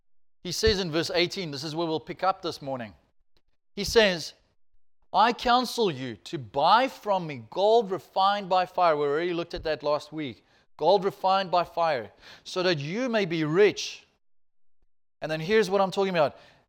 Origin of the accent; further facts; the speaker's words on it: Alberton, Gauteng, South Africa; there was this lovely roadhouse in the town I grew up in Alberton called the Caspar.